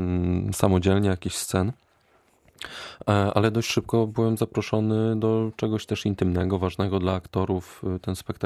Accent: Bełchatów, Łódź Voivodeship, Poland; moved away as an adult; now in Goleniów, Poland; I przyjechałem, tak, z Bełchatowa. Przeprowadziłem się do Goleniowa.

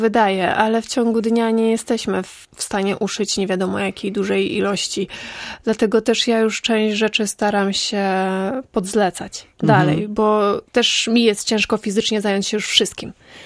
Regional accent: Łobez, West Pomeranian Voivodeship, Poland

